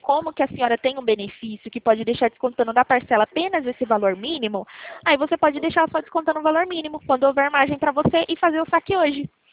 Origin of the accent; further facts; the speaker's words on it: São Paulo, Brazil; Eu, por exemplo, eu sou de São Paulo.